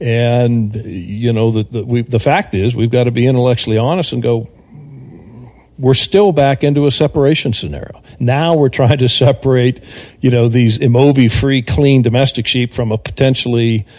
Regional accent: Texas, United States; I came from Texas, and I go down to Houston

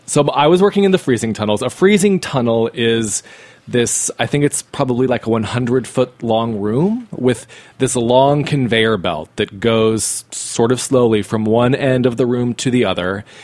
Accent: Idaho, United States; As you know, I'm from Idaho, from northern Idaho, not potato country, which is down south, but I'm from up north, which is on the Palouse

